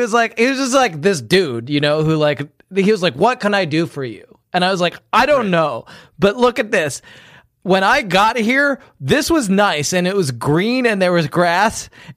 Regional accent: United Kingdom; And I'm for new listeners, I'm secretly British.

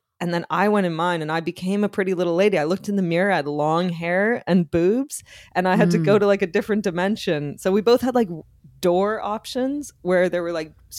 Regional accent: Canada; We're Canadian, so.

